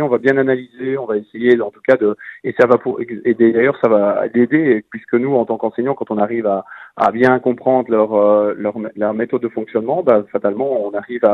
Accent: Belgium; accent: Belgian French; dans chaque communauté, je veux dire francophone, on a aussi notre accent, on a aussi notre franc-parler

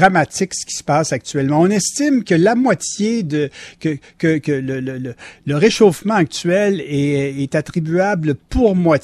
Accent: United States; Non, je suis américain, moi

